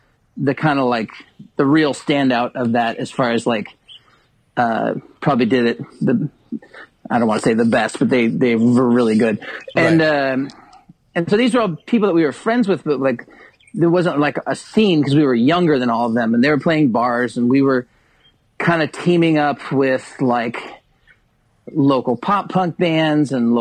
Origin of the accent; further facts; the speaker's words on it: Kansas City, Missouri, United States; We're like, no, man, we're from Kansas City.